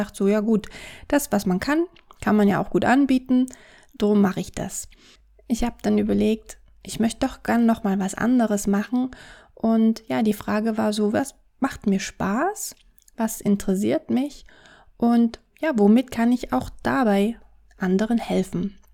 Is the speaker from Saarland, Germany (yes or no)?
no; Saxony, Germany; accent: Saxon dialect; wie du es bestimmt schon an meinem Dialekt etwas heraushören wirst, richtig, ich komme aus Sachsen, genauer gesagt aus der Nähe von Dresden.